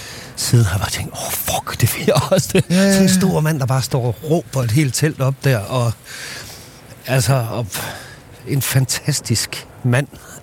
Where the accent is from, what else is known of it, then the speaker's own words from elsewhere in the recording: Aarhus, Central Denmark Region, Denmark; Jeg er født og opvokset i Aarhus. Både sådan en lille hvad hedder det? Ja, noget der hed Ryhaven 27 i Hasle, da jeg var fra jeg var 2 til jeg var 7